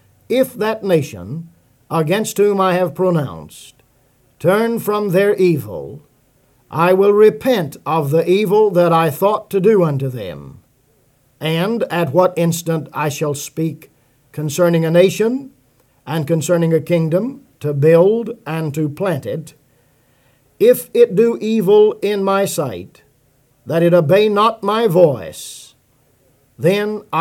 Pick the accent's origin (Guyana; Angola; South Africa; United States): United States; born there; I am an American by birth and by choice. I was born in America, and I have chosen to remain in the land of the free and the home of the brave.